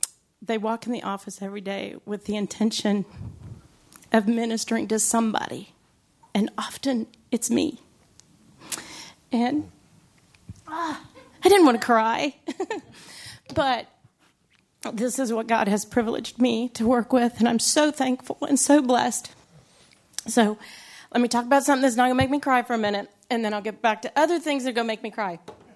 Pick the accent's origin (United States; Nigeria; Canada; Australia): United States; Ohio; also born or lived in Brazil / Florida; So fast forward, grew up in Ohio. After we came back from Brazil, grew up in Ohio, moved to Florida. Lived in Florida for about 14 years.